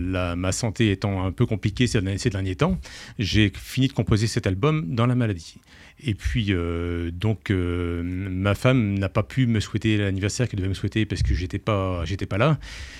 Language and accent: French; Brittany, France; moi je suis breton, je suis en Bretagne et puis je suis amoureux de ma région